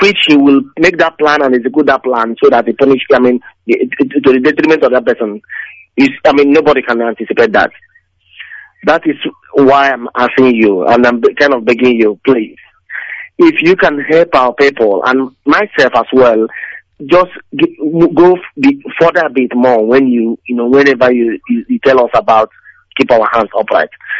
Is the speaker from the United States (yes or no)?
no; Idato, Imo, Nigeria; now in Nottingham, United Kingdom; I'm from Idato in Imo State, Biafra land, and I'm calling from Nottingham.